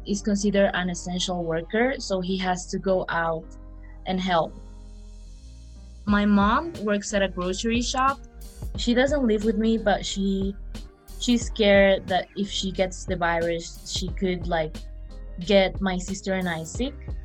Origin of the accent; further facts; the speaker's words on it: Venezuela; I'm 19 years old. My pronouns are she, her, and hers, and I am from Venezuela.